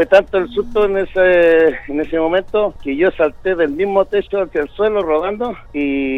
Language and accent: Spanish; Diego de Almagro, Atacama, Chile; Nosotros cuando éramos cabros chicos, en Diego de Almagro, cuando era pueblo hundido, nosotros estábamos jugando en la calle.